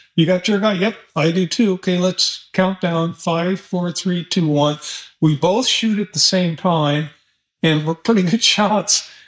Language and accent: English; Nebraska, United States; I mean, I'm from Nebraska. It's a pretty nice area I grew up in.